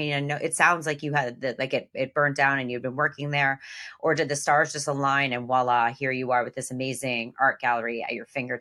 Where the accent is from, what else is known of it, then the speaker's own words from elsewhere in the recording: Encinitas, California, United States; for those unfamiliar with my hometown, Encinitas